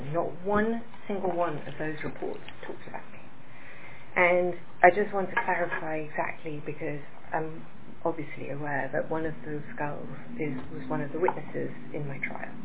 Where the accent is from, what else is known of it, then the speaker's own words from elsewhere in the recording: United Kingdom; accent: British; now in United States; I've obviously modified my accent, I've been in America a long time, but I'm British. I've been brought up with a very strong British accent.